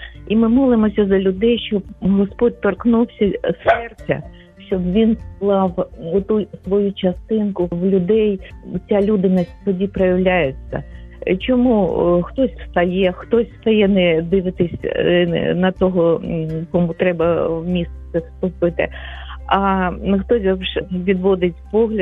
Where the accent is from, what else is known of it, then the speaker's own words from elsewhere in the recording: Kharkiv, Kharkiv Oblast, Ukraine; я з Харкова.